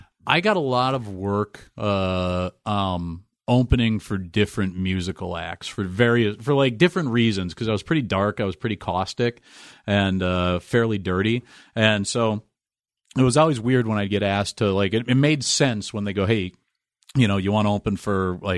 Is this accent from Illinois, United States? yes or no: no; Cambridge, Minnesota, United States; I grew up in Cambridge, Minnesota. It's an hour north of Minneapolis, and like 10 years behind in a lot of ways.